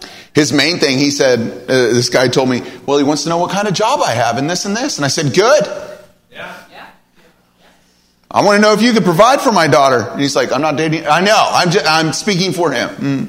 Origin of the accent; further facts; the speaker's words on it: Eureka, California, United States; I grew up in the Bay Area in Eureka, California, as I mentioned.